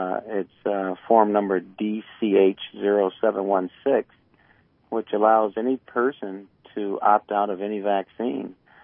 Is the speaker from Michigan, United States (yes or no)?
yes; Detroit, Michigan, United States; I basically born and raised in Detroit, Michigan